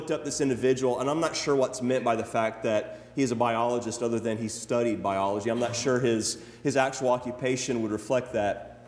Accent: Alabama, United States; You know, I think most of you know I'm from Alabama, right? The north central part of the state.

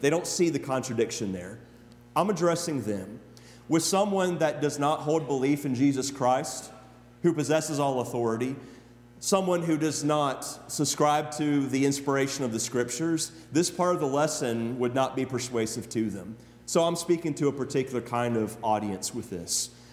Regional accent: Alabama, United States; You know, I think most of you know I'm from Alabama, right? The north central part of the state.

